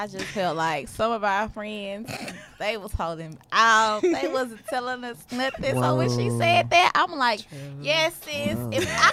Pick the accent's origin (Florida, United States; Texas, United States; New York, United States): Texas, United States; Beaumont; I'm from Big Money, Texas. Me and Raven, we both from Beaumont.